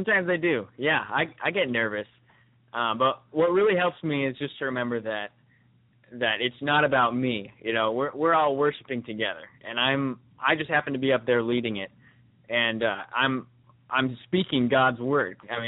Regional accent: Denver, Colorado, United States; Well, I grew up in Denver, Colorado.

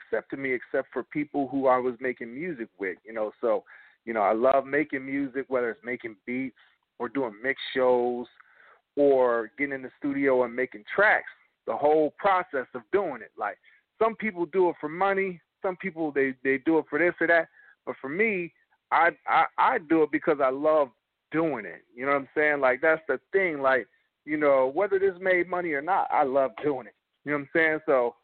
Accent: Philadelphia, Pennsylvania, United States; growing up on the East Coast, people didn't really, well, I was from Philly, but then I ended up in the South.

